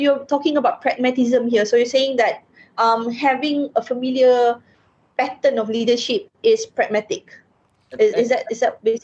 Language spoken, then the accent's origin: English; Subang, Selangor, Malaysia; I grew up in Subang, going to a school that now I am aware is Chinese majority.